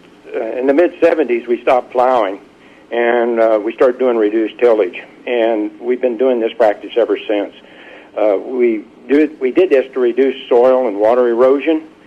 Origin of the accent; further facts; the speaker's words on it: Atlanta, Illinois, United States; from Atlanta, Illinois